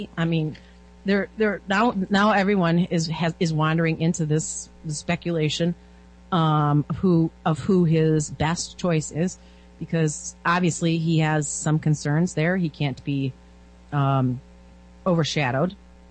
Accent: Michigan, United States; And I often brag about the people that hail from my home state of Michigan.

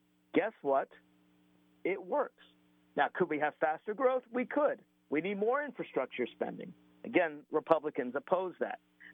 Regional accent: Virginia, United States; Those that aren't, like my home state of Virginia, are at 12%.

